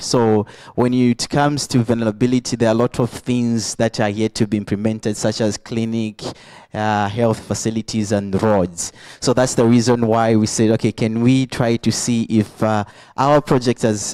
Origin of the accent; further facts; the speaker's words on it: Zambia; I'm from Zambia.